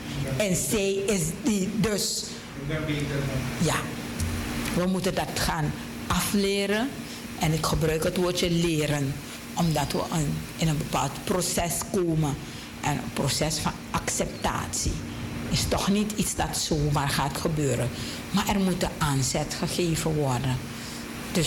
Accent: Suriname; Om elkaar daadwerkelijk te accepteren als Surinamers.

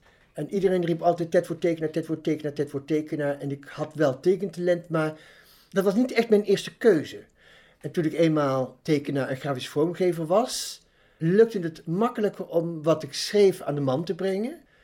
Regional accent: North Brabant, Netherlands; accent: soft G; En toch ben ik nog steeds wel een Brabander.

